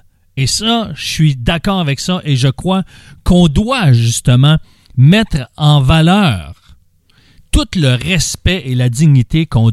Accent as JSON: {"language": "French", "region": "Quebec", "country": "Canada", "said": "Mais chez nous, au Québec, c'est plus qu'un tonton."}